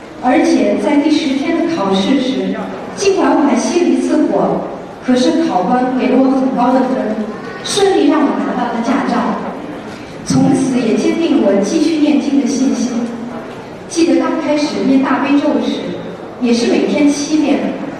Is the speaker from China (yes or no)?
no; France; 我是来自法国的